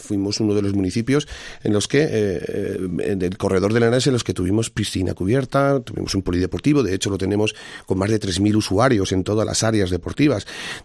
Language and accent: Spanish; Marchamalo, Castilla-La Mancha, Spain; A mí me ha gustado siempre en mi pueblo, me ha gustado mucho hacer cosas por la gente, en el asociacionismo, en todo aquello que supusiera, pues no sé, hacer algo que hiciese resurgir al inicio, ¿no?, el valor de Marchamalo